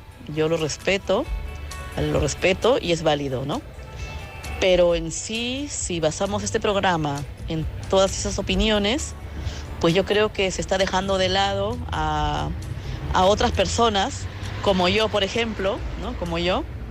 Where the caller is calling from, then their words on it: Madrid, Community of Madrid, Spain; de Madrid.